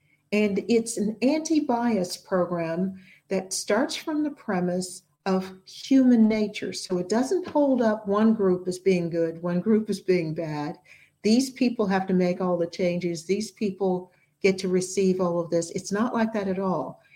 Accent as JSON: {"language": "English", "country": "United States", "said": "I run into more trouble about being American than I do about being Black."}